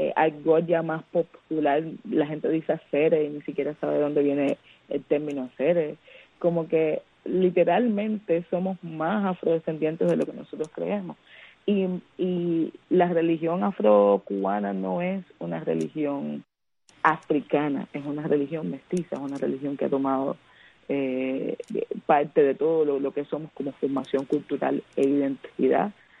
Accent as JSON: {"language": "Spanish", "country": "Cuba", "said": "No luce como Cuba, y yo soy muy cubana"}